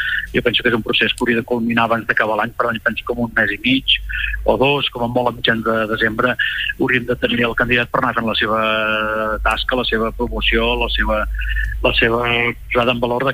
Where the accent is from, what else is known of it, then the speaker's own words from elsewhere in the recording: Torroella de Montgrí, Catalonia, Spain; a tots els que som de Torroella